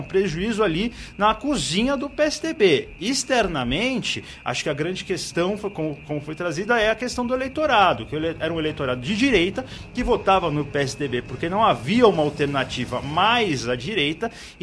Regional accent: São Paulo, Brazil; Eu sou paulista, eu estava em São Paulo

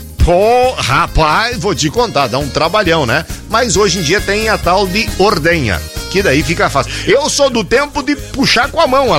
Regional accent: Cristal do Sul, Rio Grande do Sul, Brazil; now in Rodeio Bonito, Brazil; Terrinha é a minha terra natal, Cristal do Sul, né? A minha terra que eu moro, que eu vivo, rodeio bonito.

